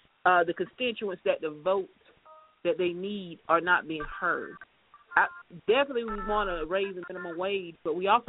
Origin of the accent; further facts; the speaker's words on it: Georgia, United States; Well, I'm from Lowndes County, but I recently moved to Columbia County.